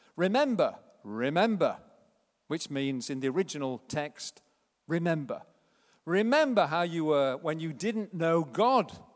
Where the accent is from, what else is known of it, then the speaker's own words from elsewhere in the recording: Sheffield, Yorkshire and the Humber, United Kingdom; We're from Sheffield, it's all about love.